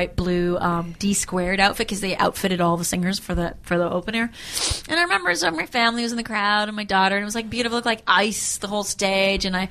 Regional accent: British Columbia, Canada; I'm from BC. I'm from British Columbia. Right. So it was cool. Like, my parents are from Victoria.

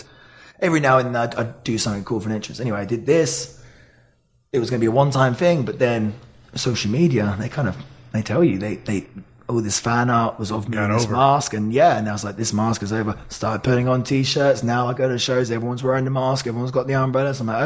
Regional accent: United Kingdom; I was always interested in villains and especially being British.

